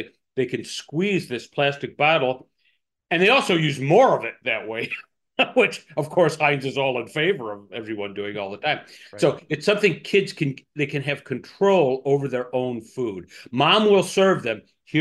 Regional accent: Chicago, Illinois, United States; And I think there's identity involved here, identity as a Chicagoan.

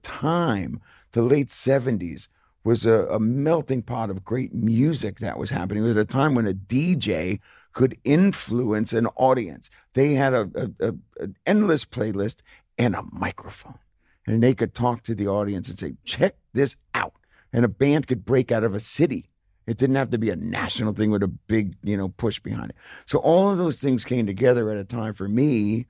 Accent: New Jersey, United States; growing up in New Jersey was very different than being in Los Angeles or Manhattan or somewhere that had a big spotlight on you. We were in the shadow of the greatest city in the world with New York City.

